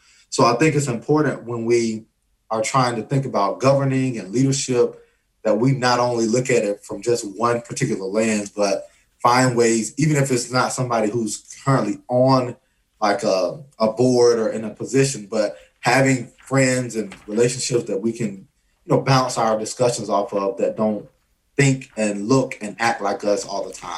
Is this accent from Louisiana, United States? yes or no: no; Alabama, United States; moved away; So I moved here from the South. So I came from Alabama.